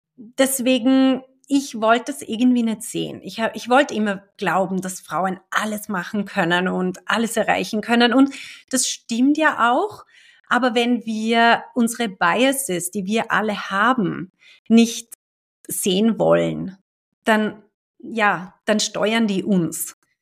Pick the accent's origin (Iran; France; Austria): Austria; accent: Austrian; now in Switzerland; ich bin keine Schweizerin, gell? Ich kann jetzt nicht aufwarten mit irgendwie Schweizer Akzent oder so. Also das, was du hörst, das ist österreichisch.